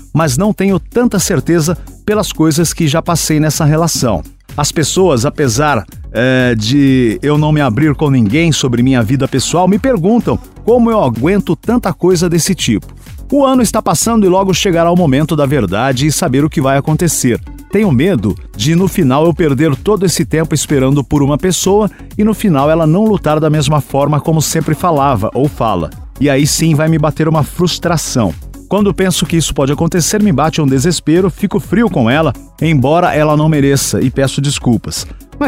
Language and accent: Portuguese; Paraíba, Brazil; moved away; sou paraibano, me mudei há pouco tempo para Mato Grosso, deixei muitas coisas para trás.